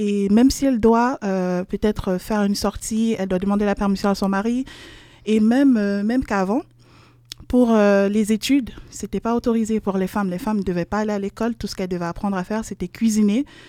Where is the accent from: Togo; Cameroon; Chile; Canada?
Cameroon; now in France; Je suis camerounaise, je viens du Cameroun. Je suis en France depuis un peu plus d'un an. Un an, quelques semaines.